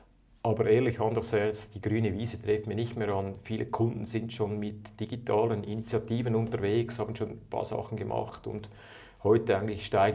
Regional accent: Zurich, Switzerland; ich bin ein Innerschweizer, in Zürich aufgewachsen, in der Ostschweiz unterwegs.

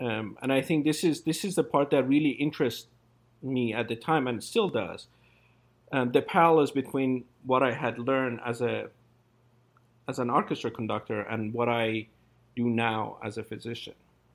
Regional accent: Iran; I was born and raised in Iran.

